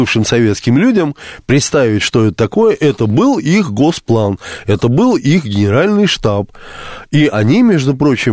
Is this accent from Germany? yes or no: yes; Germany; я в детство провел в Германии.